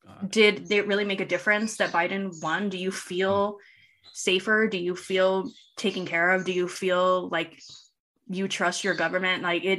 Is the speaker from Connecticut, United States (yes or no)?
no; Texas, United States; you know, I'm from Texas, so like seeing what Abbott has done in the last like 2 years